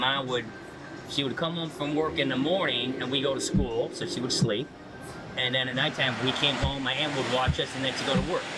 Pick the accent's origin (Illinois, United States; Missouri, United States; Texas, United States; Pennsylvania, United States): Illinois, United States; Chicago; I grew up in Chicago.